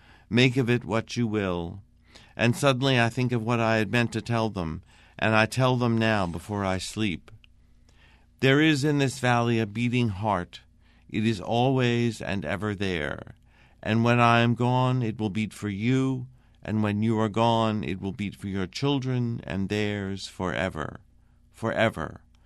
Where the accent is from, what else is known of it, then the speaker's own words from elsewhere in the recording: Lexington, Virginia, United States; I grew up in Lexington, Virginia, and Brownsburg is a little tiny town which is about 12 miles away from Lexington.